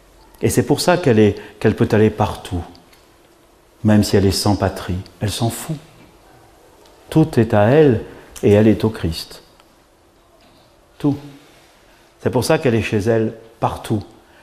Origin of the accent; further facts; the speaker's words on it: Algeria; born there; Je le dis parce que je suis né en Algérie.